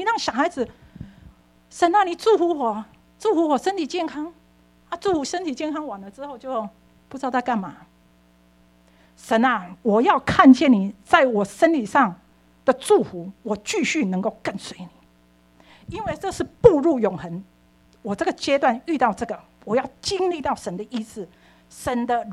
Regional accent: Taiwan; born there; moved away as an adult; 我在台湾出生的

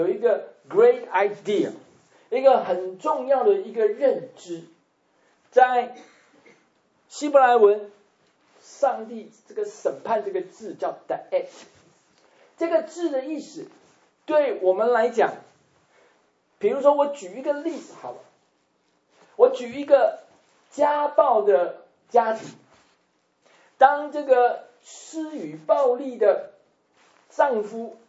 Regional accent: Taipei, Taiwan; born there; 像我出生在台北，我的家乡台北，

